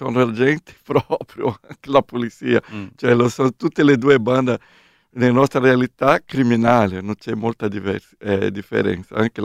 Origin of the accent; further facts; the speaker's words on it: São Paulo, Brazil; born there; Italian is a second language; now in Recife, Brazil; Sono nato a São Paulo, però sono trasferito a Recife già da più di 30 anni ormai. Mi sento più recifense anziché paulistano.